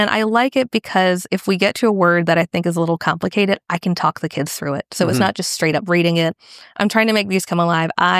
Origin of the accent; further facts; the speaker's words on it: United States; There's a local library that I've done a show at back in my hometown. And I'm going to be back in the States for almost 2 months towards the end of this year.